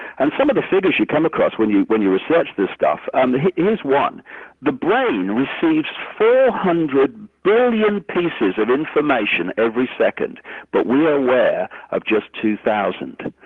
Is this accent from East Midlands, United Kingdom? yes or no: yes; Leicester, East Midlands, United Kingdom; born there; I was born in Leicester, England, I'm English and all this stuff